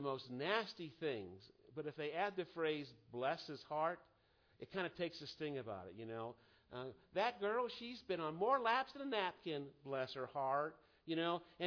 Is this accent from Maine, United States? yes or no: yes; Maine, United States; I'm from Maine. Mainers are not nice people. They're kind of gruff. They're like the granite of the soil there in Maine, right?